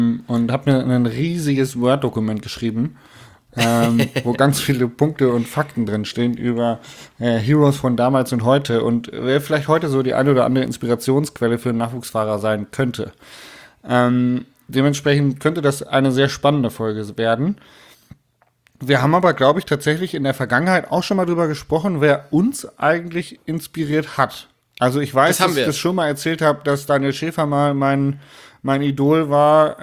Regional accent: Munich, Bavaria, Germany

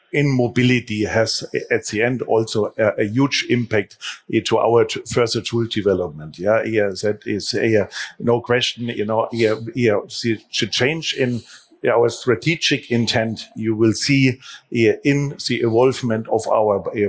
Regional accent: Munich, Bavaria, Germany; Yeah, I would love to see this in other parts of the world as well, including in my hometown, Munich.

